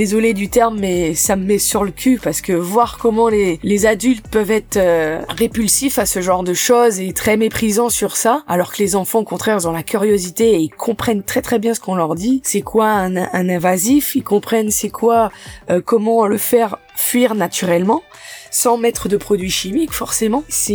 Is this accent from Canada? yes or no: no; French Antilles, France; J'ai fait un petit peu de tout dans ma jeunesse parce que aux Antilles, l'orientation est toujours un peu compliquée.